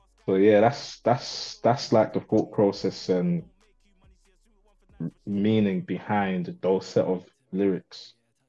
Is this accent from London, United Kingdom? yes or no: yes; London, United Kingdom; obviously where I grew up in Broadwater Farm Estate. Everyone knows that estate really, and it's like it's infamous, isn't it?